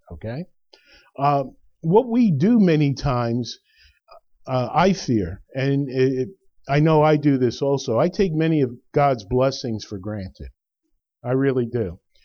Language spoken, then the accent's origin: English; New Jersey, United States; We came from North Jersey where you knew everybody. We had block parties, you know, we just doors were open.